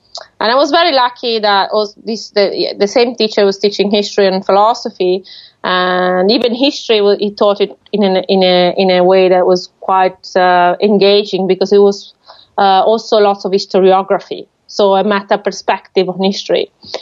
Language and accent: English; Padua, Veneto, Italy; English is a second language; so I grew up in Padova, which is a city in the northeast of Italy.